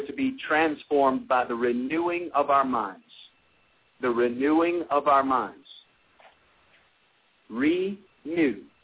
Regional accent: Anderson, South Carolina, United States; born or raised there; now in Tucker, United States

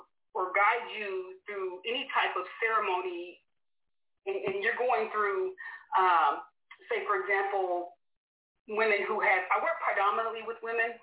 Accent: Texas, United States; moved away as an adult; But yeah, I was born here in Texas and left here around the age of 25 and then did my time in the military.

